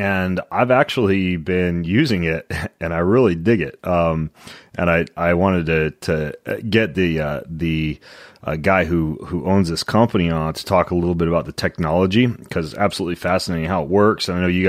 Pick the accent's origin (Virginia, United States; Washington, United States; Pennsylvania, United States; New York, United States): Washington, United States; Spokane; He happens to have studied theology right here in my hometown in Spokane.